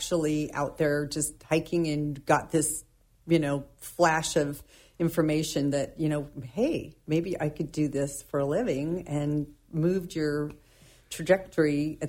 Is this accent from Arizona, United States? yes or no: yes; Phoenix, Arizona, United States; I grew up in Phoenix, Arizona, and I wanted to be a forester.